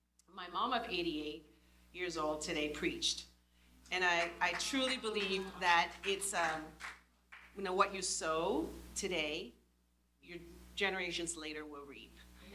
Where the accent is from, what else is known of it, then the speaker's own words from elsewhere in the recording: Zimbabwe; Just like we're from Zimbabwe.